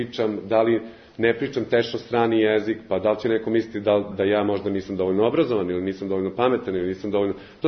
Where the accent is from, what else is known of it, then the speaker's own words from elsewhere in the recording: Bosnia & Herzegovina; now in Serbia; ja sam bio izbjeglica na vrlo, možemo to reći banalnom nivou, ja sam došao iz Bosne za Srbiju